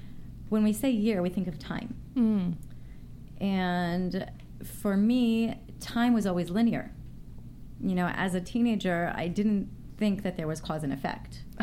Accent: New Haven, Connecticut, United States; Well, I come from New Haven, Connecticut, and I grew up in a religious home, and I did not like religion.

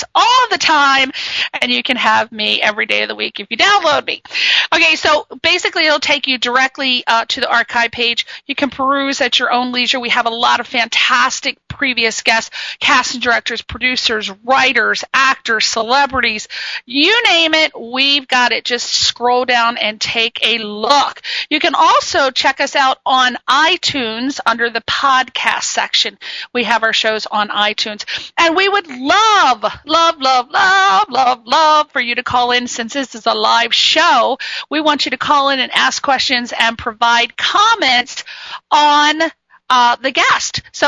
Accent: East Coast, United States; I'm from the East Coast. We're all like this.

